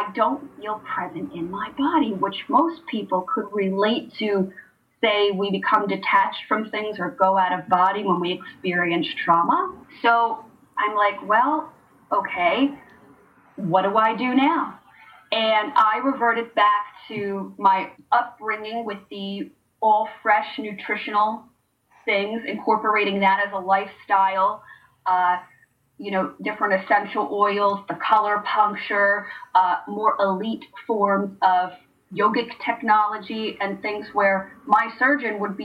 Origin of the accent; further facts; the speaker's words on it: Elizabeth, New Jersey, United States; born there; Like, I was born in Elizabeth, and, you know, people I used to bring over in high school for a pool party, I lived by a golf course